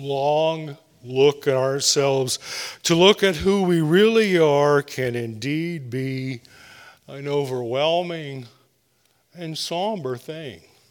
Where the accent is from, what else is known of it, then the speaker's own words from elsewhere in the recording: Shady Spring, West Virginia, United States; Growing up in Shady Spring, I think every worship service ended with this song.